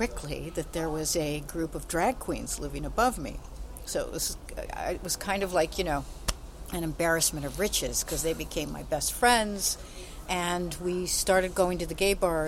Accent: Cleveland, Ohio, United States; growing up in Cleveland, it was a very segregated city.

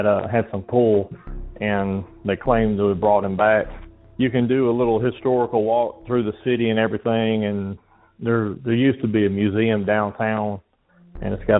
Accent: Griffin, Georgia, United States; Hey, Derek. … I'm from Griffin, Georgia, and I've got a pretty unique hometown legends call.

